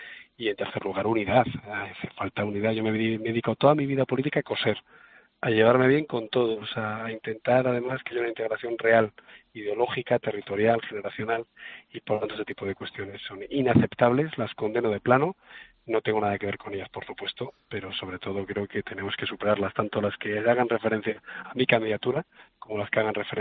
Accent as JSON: {"language": "Spanish", "country": "Spain", "said": "me siento despreciado como español"}